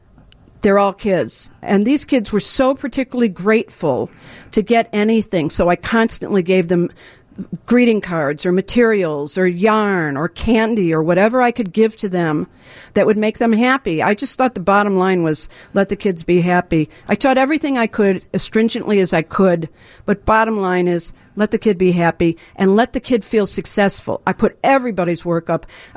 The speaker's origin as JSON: {"language": "English", "town": "Chicago", "region": "Illinois", "country": "United States", "tie": "born or raised there", "said": "I grew up in Chicago in Rogers Park."}